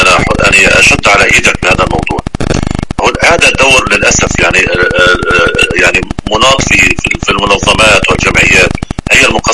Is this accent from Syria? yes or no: yes; Syria; يعني عندنا في سوريا الإنترنت غير متاح بشكل جيد،